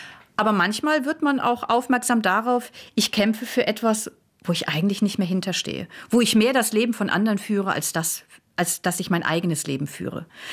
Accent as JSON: {"language": "German", "country": "Germany", "moved": "yes", "said": "man hört es ja meiner Zunge an, ich komme aus Deutschland"}